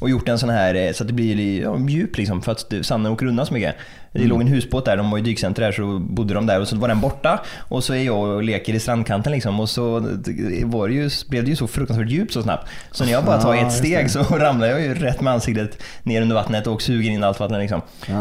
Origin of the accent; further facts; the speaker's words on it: Grebbestad, Västra Götaland County, Sweden; jag är ju uppväxt i Grebbestad liksom. Det är ju i princip Venedig, eller det är ju hamn. Det är ju bara hav överallt.